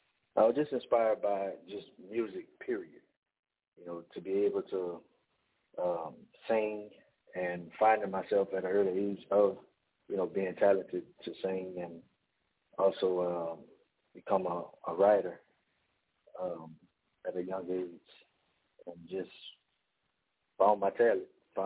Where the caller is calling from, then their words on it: Opelousas, Louisiana, United States; Calling from Opelousas, Louisiana.